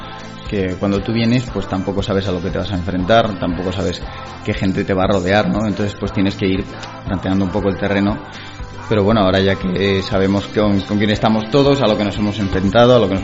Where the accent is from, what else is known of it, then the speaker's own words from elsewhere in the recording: Madrid, Community of Madrid, Spain; tengo 20 años, vengo de Madrid